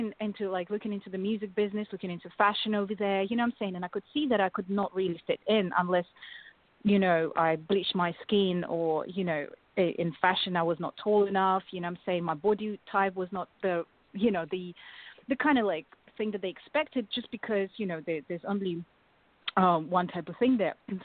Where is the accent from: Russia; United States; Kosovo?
Russia; now in United Kingdom; Even when I came to UK, I could never, like, straight away fit in because I was coming from Russia, but then I did not look like typical Russian, and then I was a refugee.